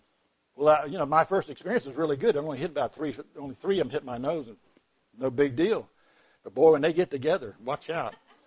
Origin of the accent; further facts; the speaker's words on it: Florida, United States; I'm from Florida. Give me a break. I grew up in Florida.